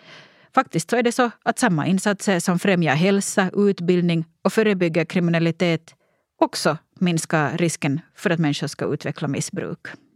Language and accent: Swedish; Porvoo, Uusimaa, Finland; moved away as an adult; now in Sweden; När jag växte upp i Borgå fick jag höra att jag inte hörde till för att jag var född utomlands och att jag gärna kunde åka tillbaka dit jag kom från.